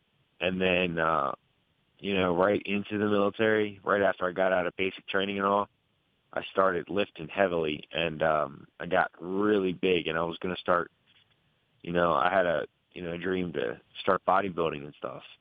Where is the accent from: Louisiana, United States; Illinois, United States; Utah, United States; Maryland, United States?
Maryland, United States; Havre de Grace; born there; I was born in Havre de Grace, and I went to Aberdeen and Edgewood High School.